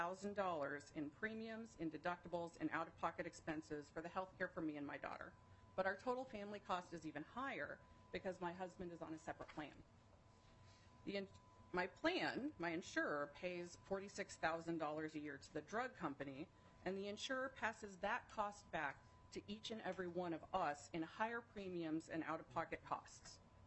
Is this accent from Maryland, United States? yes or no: no; Minnesota, United States; as a Minnesotan with a chronic illness